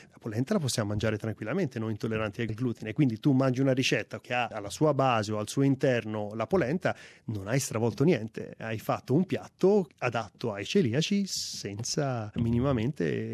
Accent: Lucca, Tuscany, Italy; moved away as an adult; io sono nato e cresciuto a Lucca, dove ho fatto tutti gli studi, l'istituto alberghiero fino al raggiungimento del diploma, quindi fino ai 19 anni.

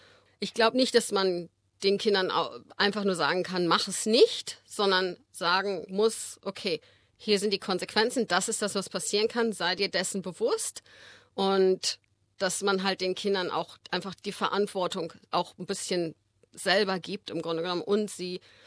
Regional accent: Schleswig-Holstein, Germany; moved away as an adult; also born or lived in Berlin; Ich war bis ich 19 war in Deutschland und bin ich bin in Berlin geboren und dann in Schleswig-Holstein groß geworden. Bin dort zur Schule gegangen, bin zum Gymnasium gegangen und habe fast meine ersten 20 Jahre in Deutschland verbracht.

